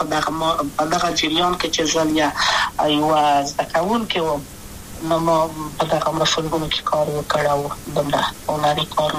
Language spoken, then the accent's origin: Pashto; Kabul, Afghanistan; also born or lived in Wardak; زه خو اصلا د وردګو ولایت یم، د پلار مې د وردګو ولایت ته خلګنسه چې دلې د کابل په تختپل سیمه کې یم، او لویا شویم کابل کې